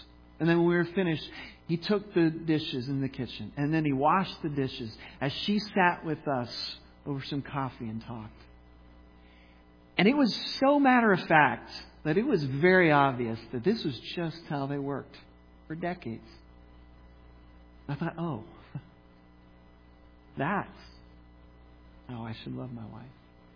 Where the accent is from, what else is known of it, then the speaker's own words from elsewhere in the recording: Pittsburgh, Pennsylvania, United States; we took a trip up to Pittsburgh, my hometown, and we had dinner with some family friends.